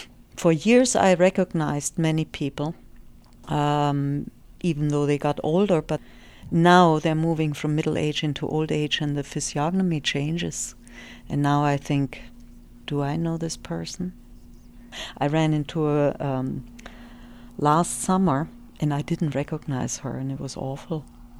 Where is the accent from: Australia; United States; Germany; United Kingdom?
Germany; I was born in 1945 in Germany.